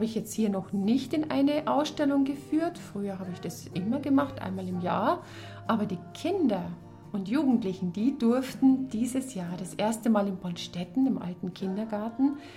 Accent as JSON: {"language": "German", "town": "Rosenheim", "region": "Bavaria", "country": "Germany", "said": "wir sind im September 2012 nach Bonstetten gezogen. Wir kommen ursprünglich aus dem Chiemgau, aus Rosenheim."}